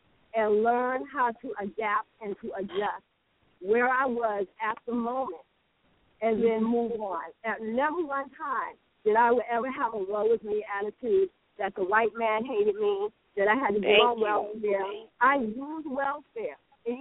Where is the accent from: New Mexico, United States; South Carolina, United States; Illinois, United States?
South Carolina, United States; Columbia; from Columbia, South Carolina.